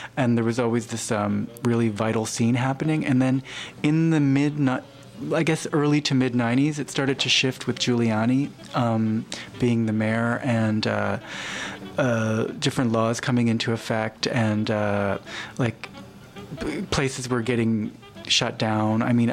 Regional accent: Nova Scotia, Canada; and also, I'm from Nova Scotia, and the jig kind of dancing in the kitchen.

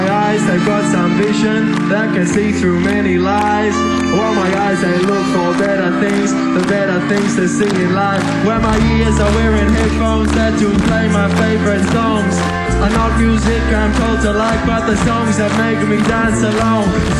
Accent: Melbourne, Victoria, Australia; We grew up in Melbourne.

